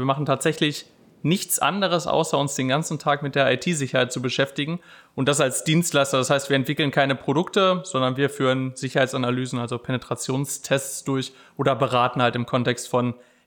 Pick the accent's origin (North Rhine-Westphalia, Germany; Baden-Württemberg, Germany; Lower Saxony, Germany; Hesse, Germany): North Rhine-Westphalia, Germany; Dingden; accent: Lower Rhine dialect; Deswegen weiß ich nicht, ob man den niederrheinischen Dialekt noch durchhört. Ich komme aus Dinken. Das liegt so in der Nähe von Wesel und Bocholt, recht nah an der holländischen Grenze.